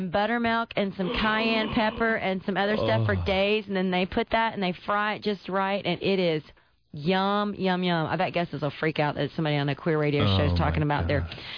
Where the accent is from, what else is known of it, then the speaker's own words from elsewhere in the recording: Tennessee, United States; But speaking of Tennessee, we're going to look at Tennessee because my home state has a lot going on right now.